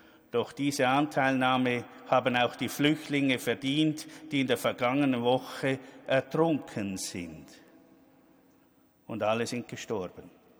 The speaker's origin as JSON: {"language": "German", "country": "Syria", "second_language": "German", "moved": "as an adult", "lives_now": "Switzerland", "said": "als ich vor 10 Jahren mit meiner Familie in die Schweiz gekommen bin, aus Syrien. Da war ich als Muslim und als Imam herzlich willkommen in der reformierten Kirche."}